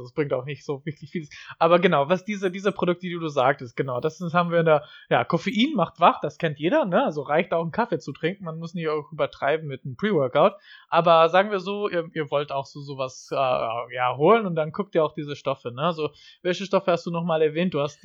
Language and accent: German; United States; Und ich bin in den USA geboren und aufgewachsen